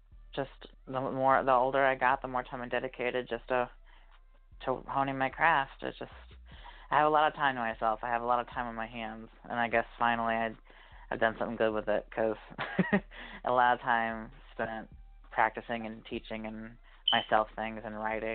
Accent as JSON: {"language": "English", "region": "Illinois", "country": "United States", "said": "I am from St. Louis area, but in Illinois, technically."}